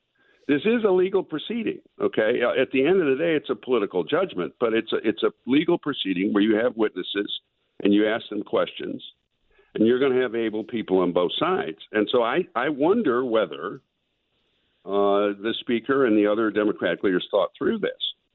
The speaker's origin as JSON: {"language": "English", "country": "United States", "said": "I mean, I'm an American citizen."}